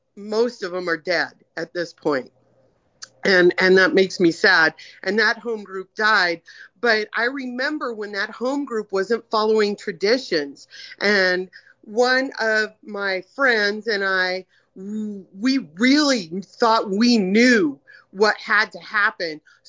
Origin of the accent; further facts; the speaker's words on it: Montana, United States; You know, I'm from Montana, and my home group literally started, my original home group literally started 3 months before I got here.